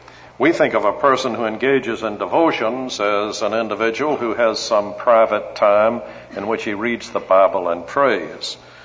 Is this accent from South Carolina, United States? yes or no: yes; Charleston, South Carolina, United States; I come from South Carolina and from Charleston